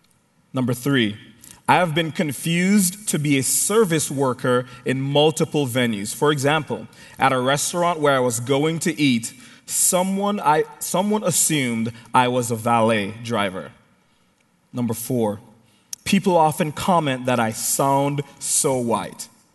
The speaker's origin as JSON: {"language": "English", "town": "Dallas", "region": "Texas", "country": "United States", "also_born_or_lived": "Plano", "said": "BT Dubs, I'm from Dallas. Number seven, in fifth grade at a private school in Plano"}